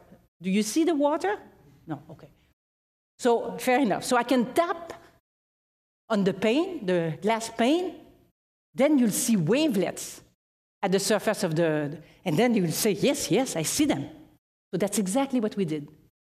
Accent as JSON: {"language": "English", "country": "Canada", "said": "I'm Canadian, but I was working for an American institute."}